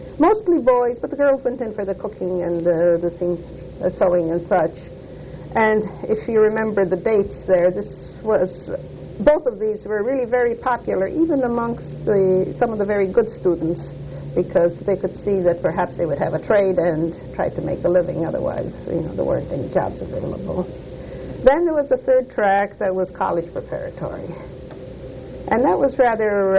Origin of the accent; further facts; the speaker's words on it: Detroit, Michigan, United States; born there; Well, I was born in Detroit, Michigan.